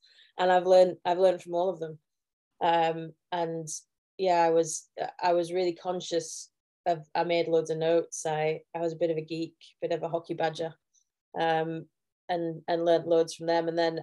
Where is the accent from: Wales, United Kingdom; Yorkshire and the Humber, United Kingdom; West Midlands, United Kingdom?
Yorkshire and the Humber, United Kingdom; Sheffield; So I'd got signed up for a football academy with Sheffield Wednesday, that were my kind of club, my hometown club.